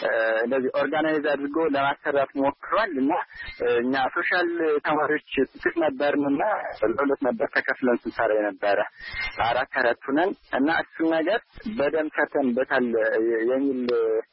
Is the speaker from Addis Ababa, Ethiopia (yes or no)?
no; Amhara, Ethiopia; born there; ምዕራብ ጎጃም ዞን ሰከላ ወረዳ ነው የተወለድኩት። ገጠራማ ክፍል ነው።